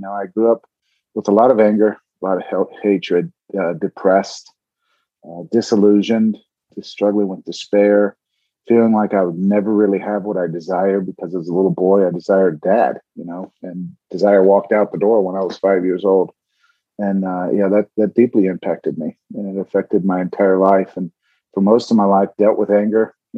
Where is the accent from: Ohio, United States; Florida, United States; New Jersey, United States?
Florida, United States; Miami; also born or lived in Pittsburgh, United States; And by the time I was 5, my dad walked out the door. And we moved from Pittsburgh, Pennsylvania, down to Miami